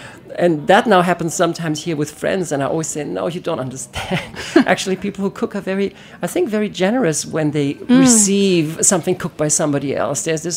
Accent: Paris, Île-de-France, France; also born or lived in Germany / Munich, Germany; So I thought, I grew up in Paris, so maybe it rubbed off even early on.

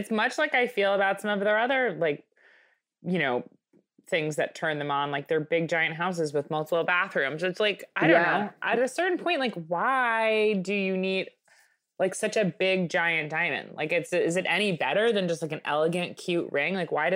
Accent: Michigan, United States; now in Hyannis Port, United States; I grew up in Michigan. Now here I am in fucking Hyannisport.

